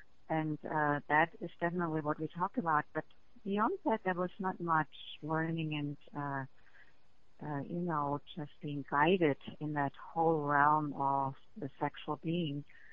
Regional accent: Germany; English is a second language; I grew up in Germany

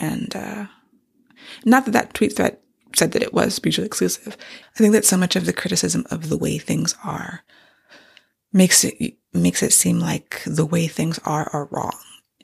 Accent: United States; I'm American. I'm nothing else. Like, grew up here. I don't have any immigrants in my family. I'm just from here.

